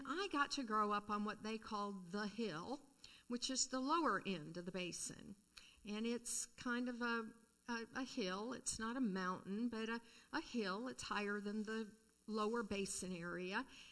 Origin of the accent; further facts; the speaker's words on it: Los Angeles, California, United States; I grew up in Los Angeles, California, which I'm sure all of you, most of you, would think of as a huge city, big city with lots of traffic.